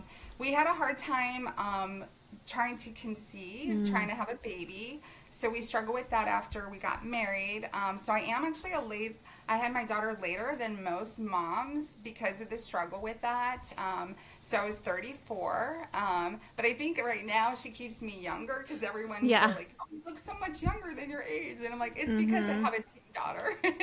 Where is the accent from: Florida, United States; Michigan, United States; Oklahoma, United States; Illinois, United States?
Illinois, United States; Chicago; moved away as an adult; So I'm originally actually from Chicago.